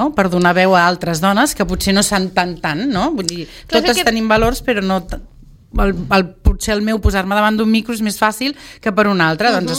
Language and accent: Catalan; Valls, Catalonia, Spain; born there; Jo sóc nascuda a Valls.